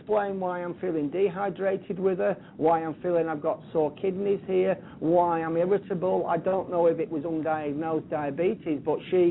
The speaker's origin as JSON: {"language": "English", "town": "Blackpool", "region": "North West England", "country": "United Kingdom", "accent": "Blackpool", "said": "you can probably still detect my Blackpool accent, my Lancashire accent, even though I've been away for 10 years."}